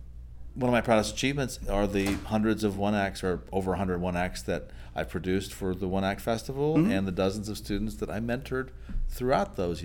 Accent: Los Angeles, California, United States; Well, originally I'm from Los Angeles, and I went back to school for my MFA in Cal State University Long Beach in my 40s

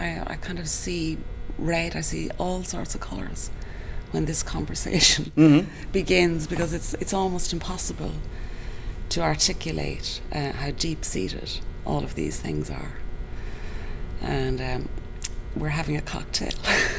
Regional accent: Offaly, Ireland; I'm not from Pittsburgh. I'm from County Offaly.

